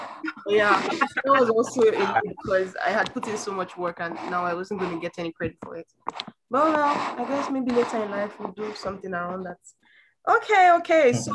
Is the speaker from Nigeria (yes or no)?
yes; Nigeria; I'm from Nigeria, lovely to be here.